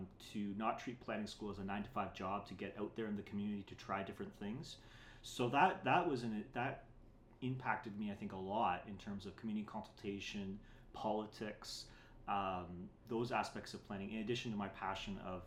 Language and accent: English; Brampton, Ontario, Canada; it was definitely those early influences from my parents, from growing up in Brampton, that I really attribute to the decision to do planning.